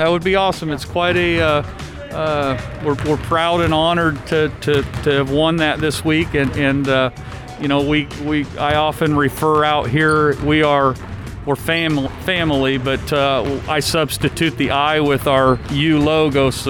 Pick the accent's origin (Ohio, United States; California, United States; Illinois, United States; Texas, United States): Illinois, United States; Monmouth; I'm born and raised in Monmouth.